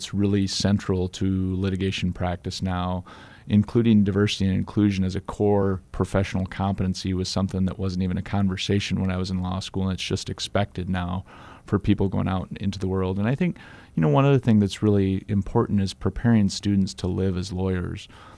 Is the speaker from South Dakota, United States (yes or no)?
yes; Miller, South Dakota, United States; My hometown of Miller has someone placed through that program, and he's got a diverse practice.